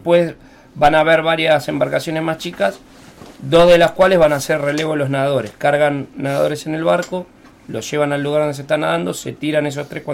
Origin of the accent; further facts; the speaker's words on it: El Calafate, Santa Cruz, Argentina; 10 somos de Calafate.